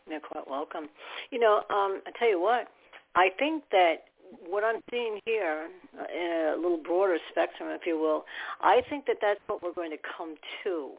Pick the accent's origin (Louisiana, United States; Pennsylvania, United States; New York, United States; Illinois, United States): New York, United States; born there; I love New York City. I was born in New York.